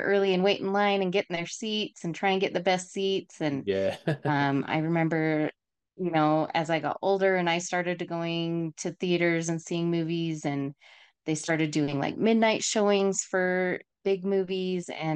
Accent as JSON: {"language": "English", "town": "Salt Lake City", "region": "Utah", "country": "United States", "said": "I am from Salt Lake City, Utah."}